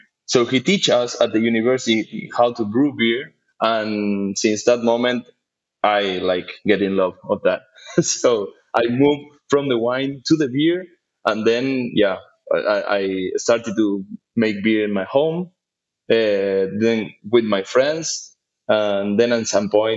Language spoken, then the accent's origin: English; Argentina; English is a second language; So you know that, yeah, I'm from Argentina, and Argentina is more a wine country, you know.